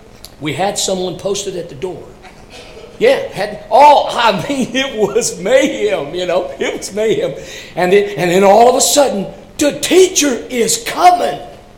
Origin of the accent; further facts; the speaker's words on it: Kentucky, United States; Ironically, where I grew up in Hardin County, Kentucky, that was the proper address of respect.